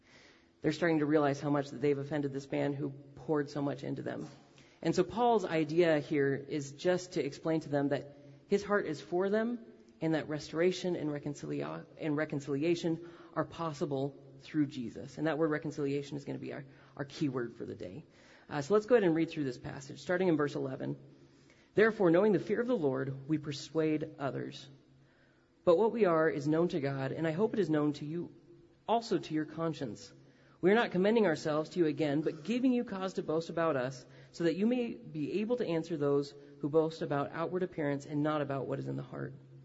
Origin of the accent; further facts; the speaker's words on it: Washington, United States; As he said, I'm from Washington State.